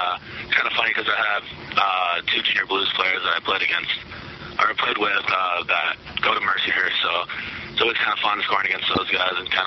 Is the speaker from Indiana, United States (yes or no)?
no; Illinois, United States; Like, I'm from Illinois, and it's just flat plains all over the place